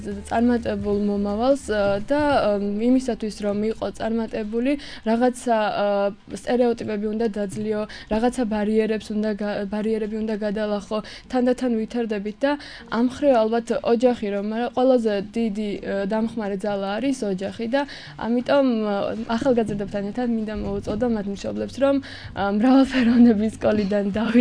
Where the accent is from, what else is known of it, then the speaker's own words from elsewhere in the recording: Batumi, Adjara, Georgia; მაგრამ რახან ბათუმელი ვარ, ცოტა შოვინისტური აზროვნებით ვიხემძღვანელებ